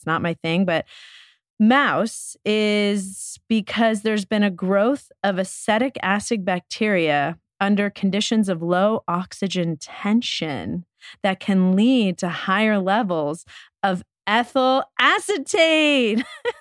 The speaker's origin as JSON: {"language": "English", "town": "New York City", "region": "New York", "country": "United States", "tie": "born or raised there", "said": "Listen, growing up in New York, it was like tight politics."}